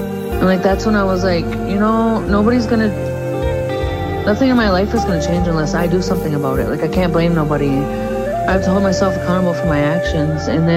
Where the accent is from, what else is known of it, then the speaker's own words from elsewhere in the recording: Wisconsin, United States; I am from St. Croix, Chippewa Indians of Wisconsin, and I am an Ojibwe woman.